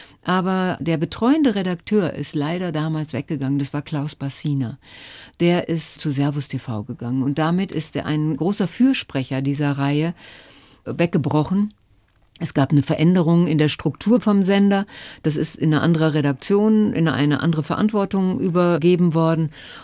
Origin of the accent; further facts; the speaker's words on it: North Rhine-Westphalia, Germany; Und da, wo ich herkomme, aus dem Ruhrgebiet